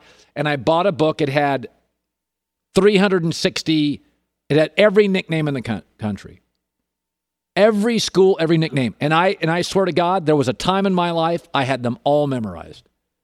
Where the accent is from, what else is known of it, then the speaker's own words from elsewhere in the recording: Washington, United States; so I grew up in Washington State, and we had two big events when I was a kid.